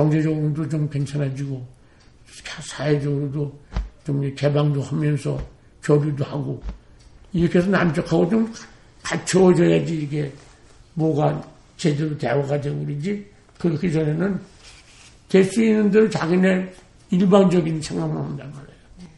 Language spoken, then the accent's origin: Korean; Kaesong, North Hwanghae, North Korea; 평양 시내 다 보고 또 우리 고향 개성 갔더랬고 우리 집도 없어졌어요.